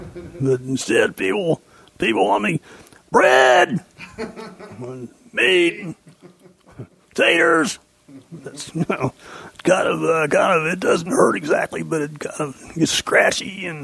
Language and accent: English; Indianapolis, Indiana, United States; Oh, I'm from Indianapolis, Indiana.